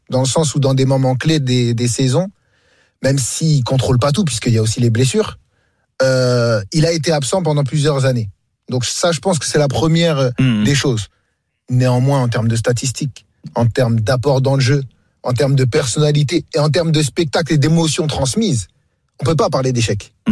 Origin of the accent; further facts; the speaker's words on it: France; born there; Je suis né en France.